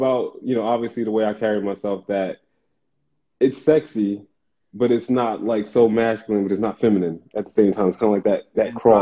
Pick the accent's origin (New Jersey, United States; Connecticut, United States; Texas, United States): New Jersey, United States; Paterson; Born and raised in Patterson, New Jersey, the heart of the hood.